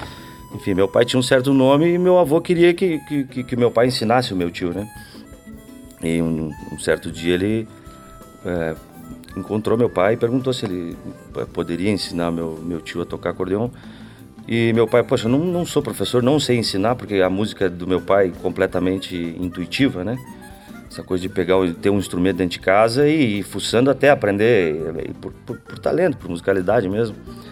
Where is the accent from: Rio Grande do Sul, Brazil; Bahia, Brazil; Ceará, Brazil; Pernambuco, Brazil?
Rio Grande do Sul, Brazil; eu sou do Planalto Serrano Gaúcho, né? Lá onde o vento faz a curva, um dos lugares mais frios do Brasil